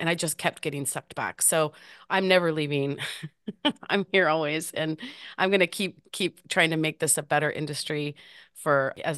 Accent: Oregon, United States; So I mentioned I'm from Oregon.

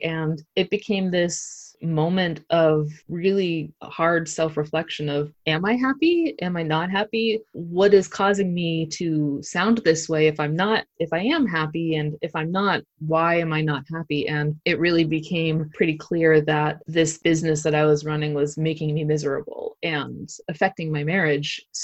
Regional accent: Pittsburgh, Pennsylvania, United States; So I'm originally from Pittsburgh. My husband is originally from Cincinnati.

